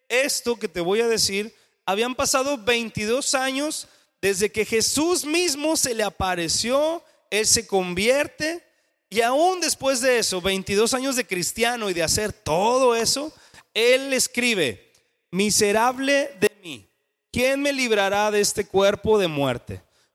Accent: Mexico; lo entendemos mejor como mexicanos

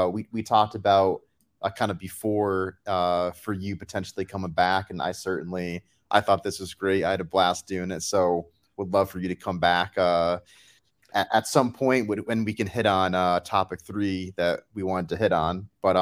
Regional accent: New England, United States; I'm from New England, and if I had to pick an NBA team, I would pick the Celtics.

